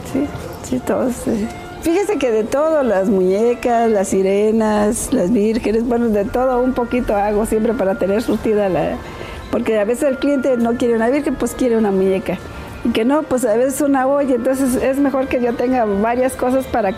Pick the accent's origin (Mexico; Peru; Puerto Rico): Mexico; Santa María Tzompa, Oaxaca; Pues aquí mi pueblo es Santa María Tzompa y me da mucho gusto recibirlos.